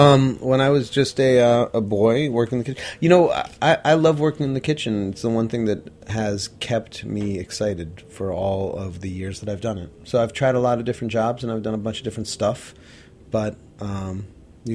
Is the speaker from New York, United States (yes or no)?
yes; New York, United States; I grew up on the Upper East Side, yeah.